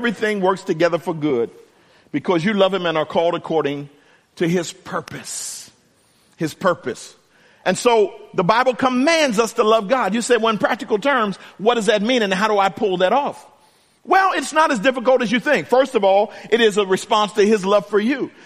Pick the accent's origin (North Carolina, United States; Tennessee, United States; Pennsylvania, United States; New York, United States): Pennsylvania, United States; Philadelphia; now in Northern California, United States; I grew up in Philadelphia, so I grew up in terms of professional football being an Eagles fan. And now I pastor in Northern California in 49ers country.